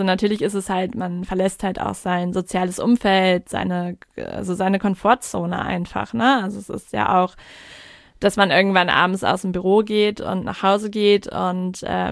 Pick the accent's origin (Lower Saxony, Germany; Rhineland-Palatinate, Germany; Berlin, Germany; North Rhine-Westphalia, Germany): Lower Saxony, Germany; born there; now in Hamburg, Germany; Ich komme gebürtig aus der Nähe von Bremervörde.